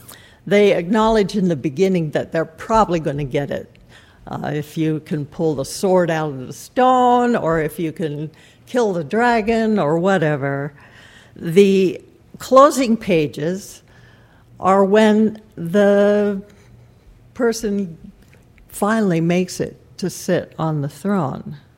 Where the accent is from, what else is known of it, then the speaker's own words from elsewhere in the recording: Nairobi, Kenya; As I grew up in Nairobi, which was a British colony at that time